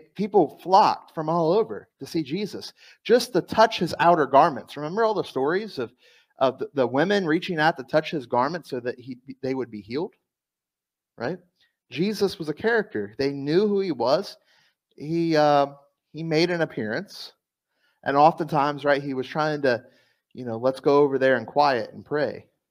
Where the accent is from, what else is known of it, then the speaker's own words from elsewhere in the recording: United States; Now, I'm an American. I'm proud to be one, right?